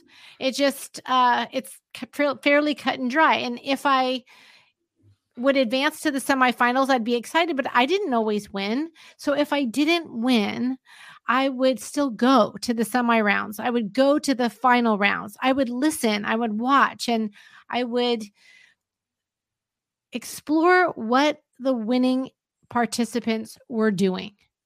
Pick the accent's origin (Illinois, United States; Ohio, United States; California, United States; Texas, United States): California, United States; I grew up in Southern California.